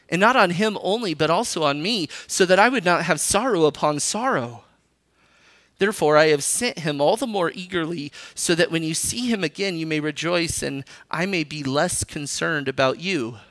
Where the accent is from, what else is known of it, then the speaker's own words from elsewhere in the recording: Arizona, United States; also born or lived in South Carolina; I was born in South Carolina. And I learned to speak in the South. I lived there till I was 4. And then we moved here to Arizona. And I don't have a Southern accent most of the time.